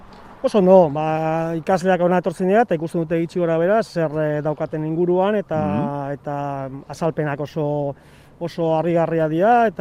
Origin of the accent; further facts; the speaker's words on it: Getxo, Basque Country, Spain; Nik Getxokoa naiz eta inoiz ezagutzen nituen lekuak